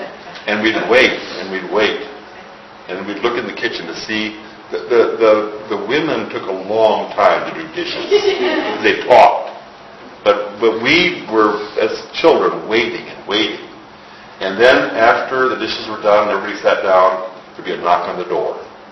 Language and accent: English; Midwest, United States; I can remember as a child, growing up in the Midwest, Christmas was a big thing.